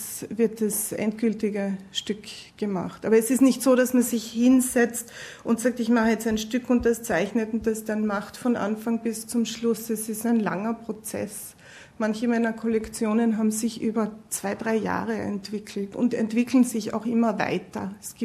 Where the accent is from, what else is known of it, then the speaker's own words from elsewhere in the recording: Carinthia, Austria; also born or lived in New York / Vienna; Ich bin in Kärnten geboren, am wunderschönen Wörthersee. Bin dort auch aufgewachsen, bin in Ferlach in die Schule gegangen, ganz klassische Goldschmiedeausbildung in Ferlach. Und habe dann in New York studiert, an der Parsons School of Design New York. Bin dann nach Wien übersiedelt